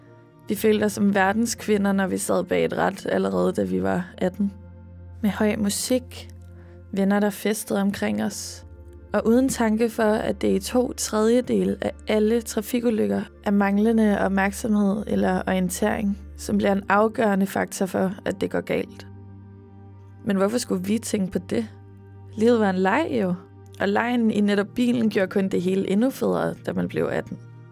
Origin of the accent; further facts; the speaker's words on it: Roskilde, Zealand, Denmark; ligesom der lidt gør i Roskilde, hvor jeg kommer fra